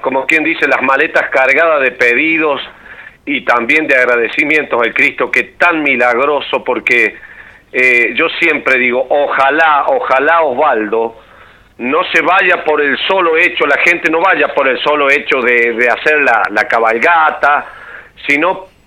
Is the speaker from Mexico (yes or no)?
no; Argentina; porque todos somos gauchos, en alguna forma somos gauchos los argentinos